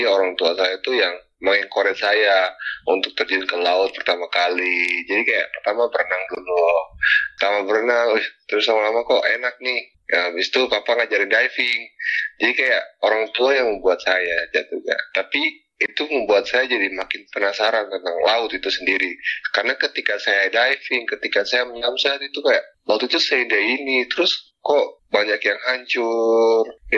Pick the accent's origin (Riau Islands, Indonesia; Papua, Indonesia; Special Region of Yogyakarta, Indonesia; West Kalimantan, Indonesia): Papua, Indonesia; Jayapura; Saat aku asalnya dari Papua, besar Jayapura, tapi originally dari Jawa. Saat ini menempuh studi di James Cook University